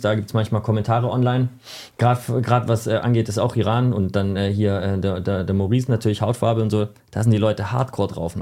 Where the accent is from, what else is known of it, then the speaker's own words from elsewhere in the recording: Germany; ich bin Deutscher.